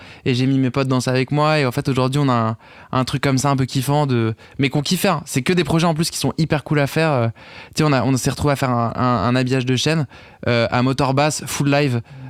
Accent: Paris, Île-de-France, France; moi, c'est vrai que j'ai grandi à Paris.

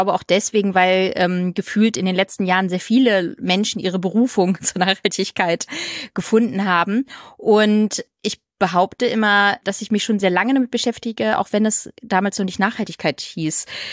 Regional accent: Lower Saxony, Germany; now in Berlin, Germany; Ich komme ja auch aus der Nähe von Hamburg, von der uncoolen niedersächsischen Seite. Aber wir versuchen uns ja immer so ein bisschen an Hamburg ranzukommen.

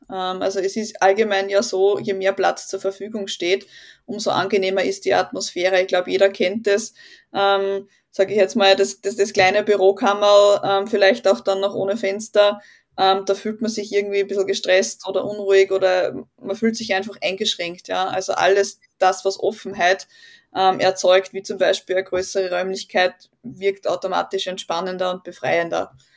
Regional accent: Linz, Upper Austria, Austria; ich komme aus Linz in Oberösterreich

